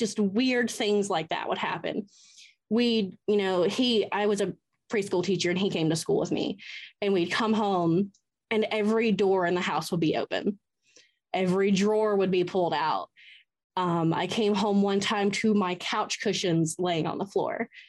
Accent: Atlanta, Georgia, United States; I am from Atlanta.

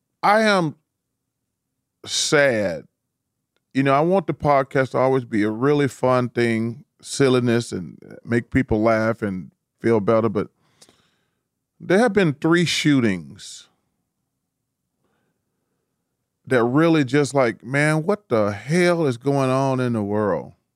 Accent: Alabama, United States; In Alabama, my home state, I think 4 dead, 20 injured.

